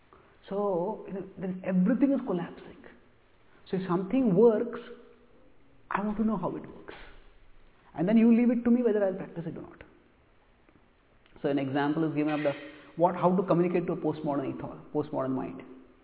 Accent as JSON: {"language": "English", "town": "Pune", "region": "Maharashtra", "country": "India", "also_born_or_lived": "Chowpatty", "second_language": "English", "moved": "yes", "said": "I was from Pune, which is much more conservative than Chaupati also. It was in Chaupati for some time."}